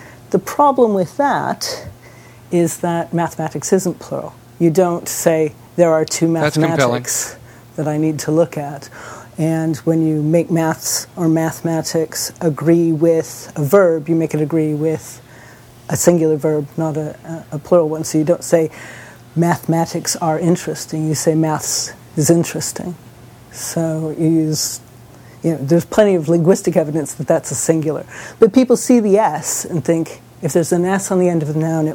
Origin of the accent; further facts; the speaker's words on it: United States; now in United Kingdom; I am an American living in Britain.